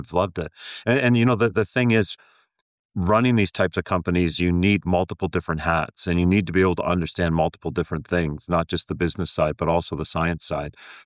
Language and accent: English; Toronto, Ontario, Canada; And I'm originally from the Toronto area.